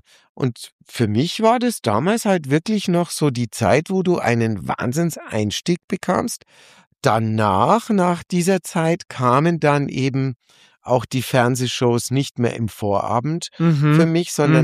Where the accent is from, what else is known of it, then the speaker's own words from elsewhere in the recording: Munich, Bavaria, Germany; Für mich als Münchner und als Bayer ist es natürlich toll.